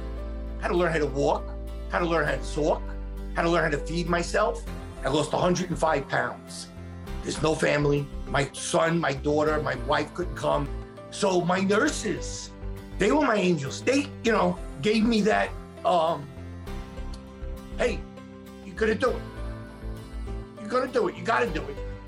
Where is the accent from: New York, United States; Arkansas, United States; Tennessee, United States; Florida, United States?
New York, United States; Staten Island; I'm from Staten Island, New York.